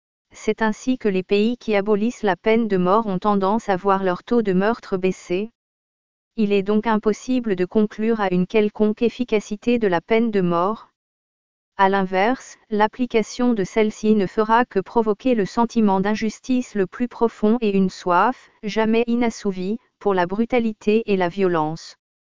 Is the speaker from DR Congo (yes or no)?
no; Morocco; en tant que Marocaine d'abord